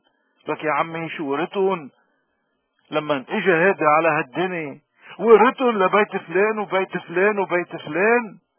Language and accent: Arabic; Lebanon; نحن احوج الناس بالعالم كلبنانيين اليوم ان نوقف نركض